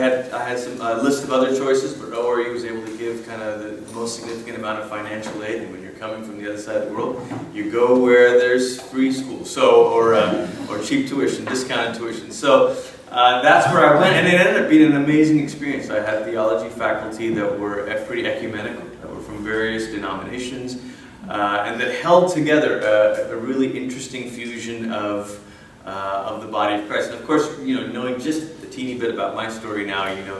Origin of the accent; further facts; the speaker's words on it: Malaysia; I grew up in Malaysia. It's where I'm from.